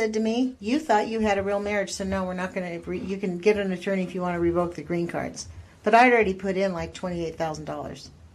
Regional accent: Los Angeles, California, United States; now in Eugene, United States; I'm from Los Angeles, where really the neighbors looked at you like you were crazy if you wanted to get to know them.

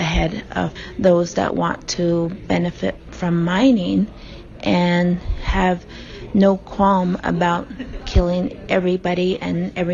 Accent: Arizona, United States; I was born and raised here on the Navajo Nation, right near mines

